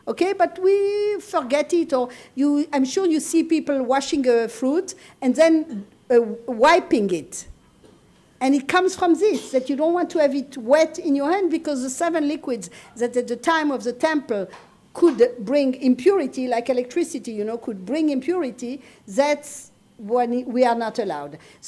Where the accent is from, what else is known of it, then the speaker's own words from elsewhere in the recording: France; English is a second language; We had I come from France, we had a rabbi that was brilliant